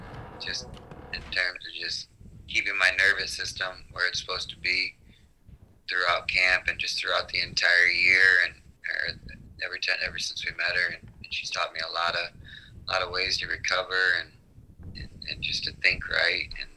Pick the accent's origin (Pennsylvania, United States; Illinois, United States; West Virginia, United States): Illinois, United States; now in Phoenix, United States; I'm from Illinois. I grew up about 2 hours north of there.